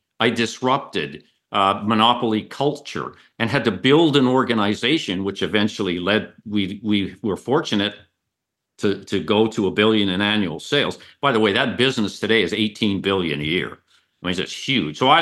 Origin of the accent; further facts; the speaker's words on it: Kimberley, British Columbia, Canada; So I was born and raised in a little place in British Columbia, Canada, called Kimberley, the highest city in Canada.